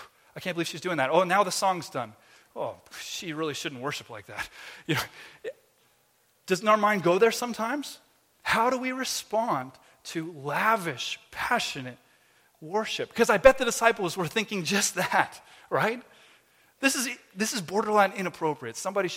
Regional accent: Canada; I'm Canadian too. I feel it. I feel it too.

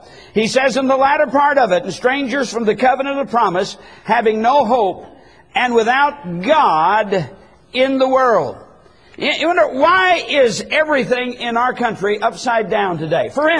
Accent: United States; born there; Of course, I was born in America. I've been free all my life.

